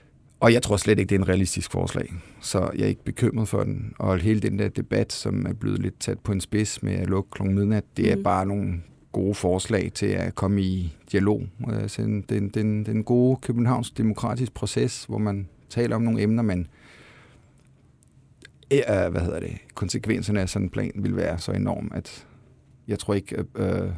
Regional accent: France; Jeg er franskmand.

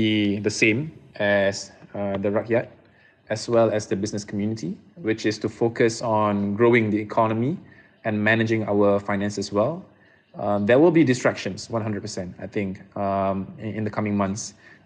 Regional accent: Malaysia; As a Malaysian

